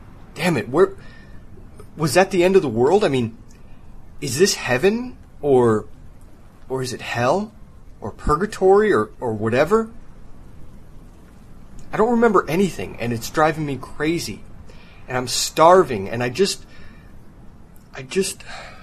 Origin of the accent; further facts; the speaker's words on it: Valparaiso, Indiana, United States; At least I remember the year I was born. It was 1978. And let's see, I'm from Valparaiso, Indiana.